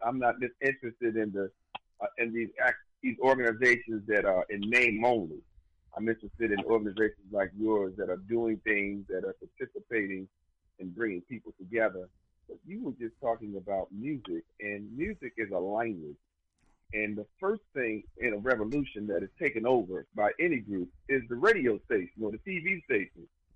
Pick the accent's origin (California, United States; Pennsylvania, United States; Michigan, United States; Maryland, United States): Maryland, United States; Baltimore; I'm in Baltimore, Maryland. I grew up in Baltimore.